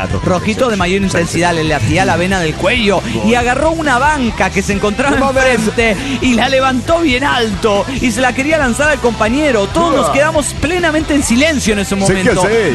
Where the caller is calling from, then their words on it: State of Mexico, Mexico; Hola, soy la cafeinómana del Estado de México.